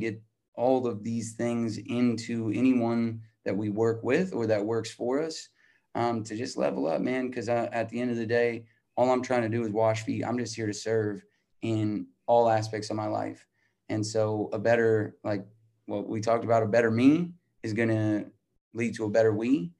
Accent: Albuquerque, New Mexico, United States; I'm from Albuquerque, New Mexico.

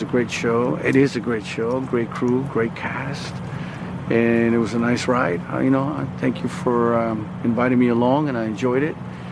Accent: Tijuana, Baja California, Mexico; I was born in Tijuana, Mexico.

